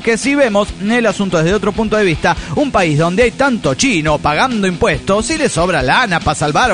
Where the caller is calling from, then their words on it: Golden, Colorado, United States; de Golden Colorado.